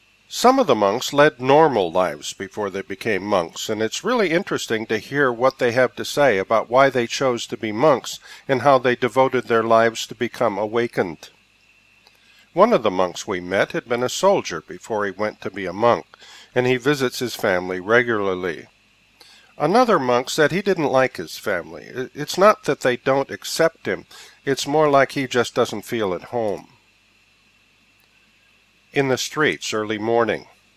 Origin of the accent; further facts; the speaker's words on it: Norway; English is a second language; even in my home country, Norway, where it doesn't hold such importance.